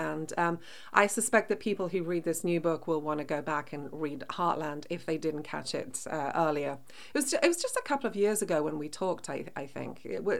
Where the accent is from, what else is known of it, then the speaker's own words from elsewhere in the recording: England, United Kingdom; growing up in England, I wasn't exposed to a great deal